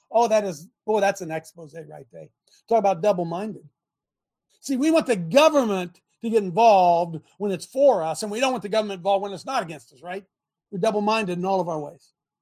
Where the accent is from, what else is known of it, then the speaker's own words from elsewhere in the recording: Ohio, United States; In my home state of Ohio, abortion was placed on the ballot in 2023